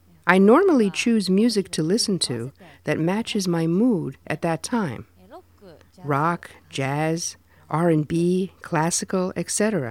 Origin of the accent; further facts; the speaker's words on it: Aizu, Fukushima, Japan; Aizu is the name of the place where I was born and raised in Fukushima Prefecture.